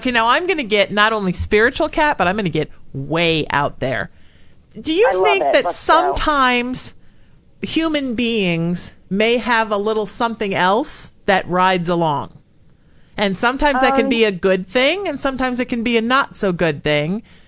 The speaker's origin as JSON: {"language": "English", "country": "Ireland", "said": "And I say that with all respect as an Irishman, and that's a high compliment."}